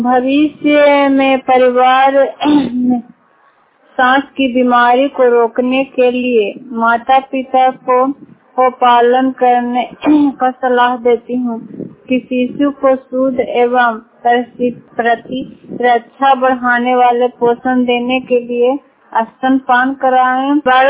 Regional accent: Badiha, Bihar, India; मैं बड़ीहा गांव से हूँ, बूथा खास पंचायत नगर नौसा ब्लॉक से।

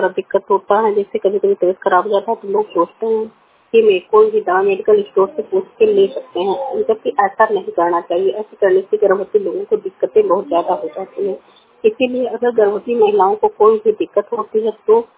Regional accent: Basti, Uttar Pradesh, India; मैं बस्ती जिले से हूँ। मेरा उम्र 52 साल।

